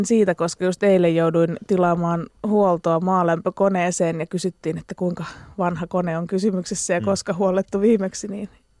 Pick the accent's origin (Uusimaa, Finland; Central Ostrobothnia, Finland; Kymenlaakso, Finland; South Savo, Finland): Uusimaa, Finland; Espoo; Mähän on niinku Espoon getosta, eli Laaksolahdesta.